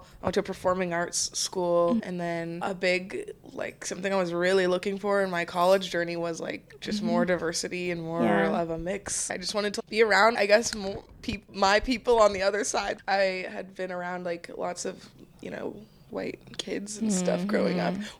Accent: Denver, Colorado, United States; Well, I'm born and raised in Denver, Colorado. My dad is from Colorado. He is my white half.

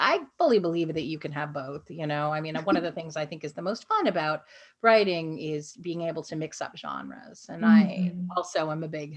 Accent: Los Angeles, California, United States; moved away as an adult; I grew up in mostly in Los Angeles, and I was living in Los Angeles. I was an entertainment journalist and moved across the country to New York.

